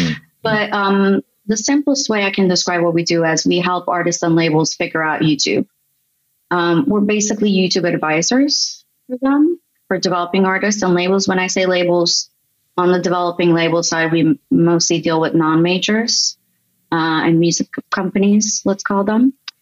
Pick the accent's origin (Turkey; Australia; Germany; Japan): Turkey; Istanbul; moved away as an adult; also born or lived in New York, United States; now in London, United Kingdom; as you said. I was born and raised in Istanbul. I spent a big chunk of my life in Turkey. Then I moved to New York and I lived in New York for a decade, lived and worked there, obviously. I'm now based in Southwest London.